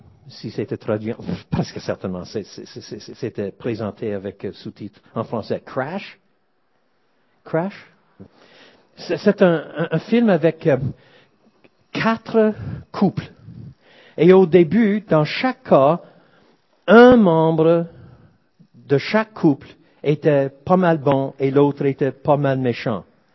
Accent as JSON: {"language": "French", "town": "Drummondville", "region": "Quebec", "country": "Canada", "tie": "born or raised there", "said": "Je me souviens quand j'étais jeune, à Drummondville, tout près de Montréal"}